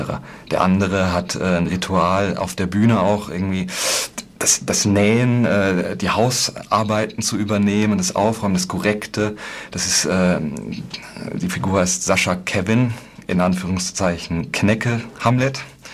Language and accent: German; North Rhine-Westphalia, Germany; Also ich komme aus dem Ruhrgebiet, so, das ist eine Arbeitergegend